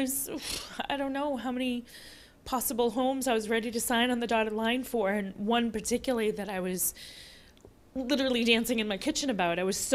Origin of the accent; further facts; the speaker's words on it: Boston, Massachusetts, United States; now in Milford, United States; I didn't even know Milford was a town in New Hampshire. I was, Milford, where's that? I'm a Bostonian, you know?